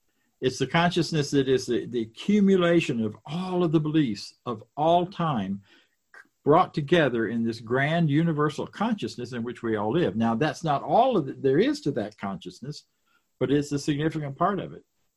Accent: the South, United States; born there; I was born in the South, deep South.

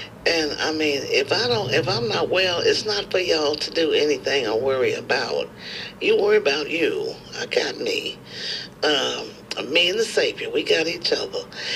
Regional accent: the South, United States; accent: southern; And that's my southern accent right now.

